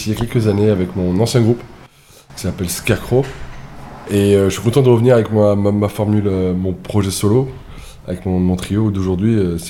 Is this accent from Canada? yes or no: no; France; Et ils ont des bluesmen là-bas, donc ça, en tant que Français, c'est un peu compliqué.